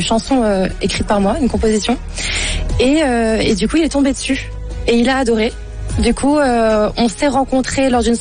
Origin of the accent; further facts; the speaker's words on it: France; now in Belgium; Oui, je suis française.